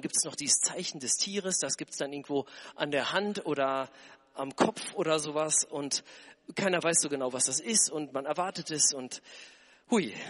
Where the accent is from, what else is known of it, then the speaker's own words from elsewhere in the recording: North Rhine-Westphalia, Germany; Ich bin in Lippe aufgewachsen. Das ist eine Gegend um Detmold, Bielefeld.